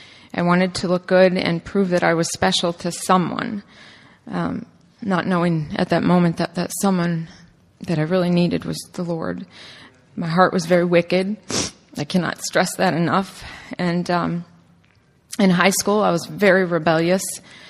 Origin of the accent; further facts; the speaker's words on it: Omaha, Nebraska, United States; born there; also born or lived in Dodge City, Kansas; I was born in Omaha, Nebraska, in a broken home.